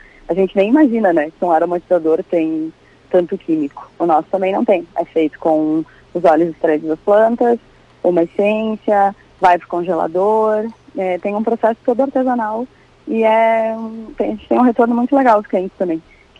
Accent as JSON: {"language": "Portuguese", "town": "Caxias do Sul", "region": "Rio Grande do Sul", "country": "Brazil", "said": "Por exemplo, eu sou de Caxias, tem o pessoal que é da Serra."}